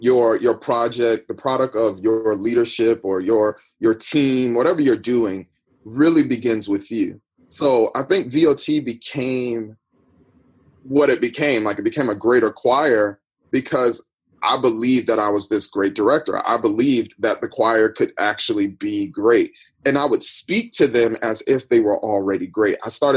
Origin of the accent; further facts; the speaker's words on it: Connecticut, United States; I know I came from Connecticut.